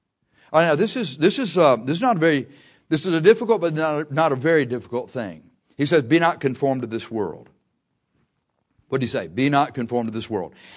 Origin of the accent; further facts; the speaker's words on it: Texas, United States; And we said, "We're from Texas."